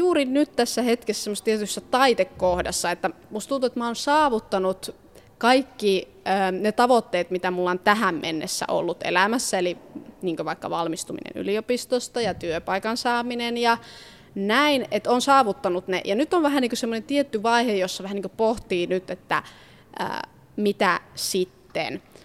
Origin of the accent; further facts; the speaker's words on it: Northern Finland, Finland; mä haluaisin muuttaa takaisin pohjoiseen, mistä mä oon kotoisin.